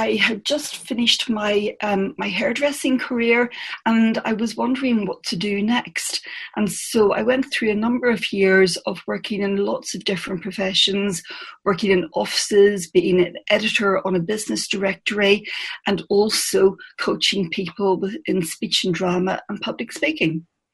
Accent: Bangor, Northern Ireland, United Kingdom; moved away as an adult; now in Reading, United Kingdom; From Northern Ireland, from Bangor in Northern Ireland.

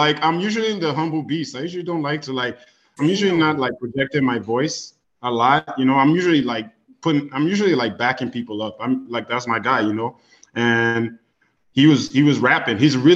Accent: Nigeria; And I said, I'm from Nigeria.

